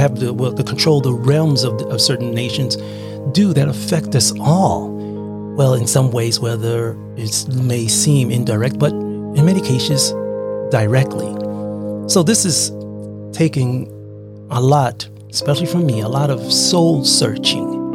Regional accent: Taipei, Taiwan Province, Taiwan; from Taipei, Taiwan.

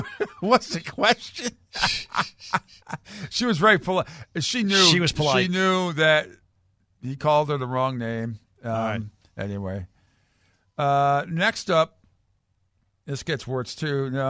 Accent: Rhode Island, United States; I was able to walk to the church when I grew up in Rhode Island, so I didn't have to drive.

